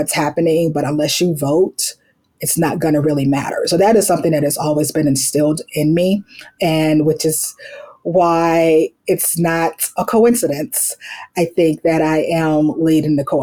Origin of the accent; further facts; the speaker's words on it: Florida, United States; I started my career in the state legislature in my home state, Florida